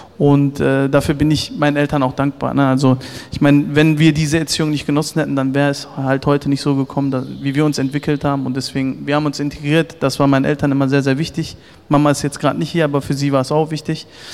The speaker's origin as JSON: {"language": "German", "town": "Werdohl", "region": "North Rhine-Westphalia", "country": "Germany", "tie": "born there", "said": "ich bin nicht in Herne geboren. Also ich bin damals in Werdohl geboren."}